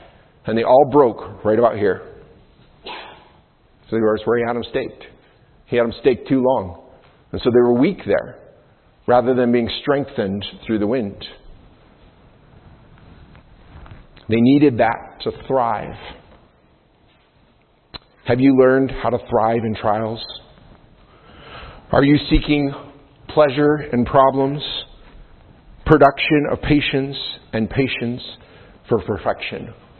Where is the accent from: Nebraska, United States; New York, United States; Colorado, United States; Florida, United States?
New York, United States; I mean, I grew up around trees in the Adirondacks, like cut down trees and all this.